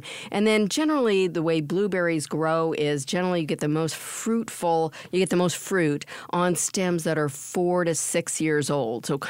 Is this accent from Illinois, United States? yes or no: yes; Illinois, United States; I grew up in Illinois. I mean, right here, and I can remember many of these kind of marches